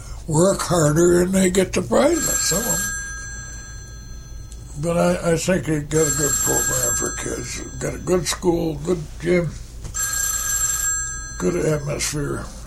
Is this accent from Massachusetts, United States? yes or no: no; Cooperstown, New York, United States; I knew just about everybody, and everybody knew me when I was growing up.